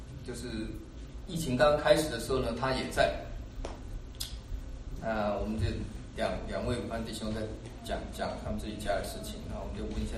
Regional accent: Taiwan; 因为我是台湾来的，我做那个我们是必须服兵役的

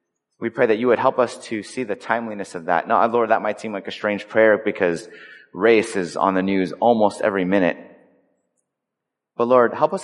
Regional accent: California, United States; Growing up in Southern California, I guess technically speaking, I was a minority because I was not then and still am not white, in case you couldn't tell.

